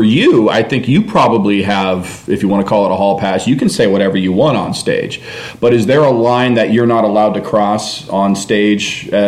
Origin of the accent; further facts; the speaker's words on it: San Jose, California, United States; I say I'm from the Mexican part of San Jose called San Jose